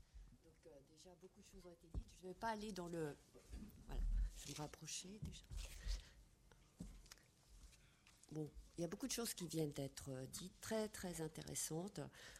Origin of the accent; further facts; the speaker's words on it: Grand Est, France; Je viens de Lorraine. La Lorraine, c'est une terre d'immigration, c'est une histoire... très lourde, justement de mouvements de population.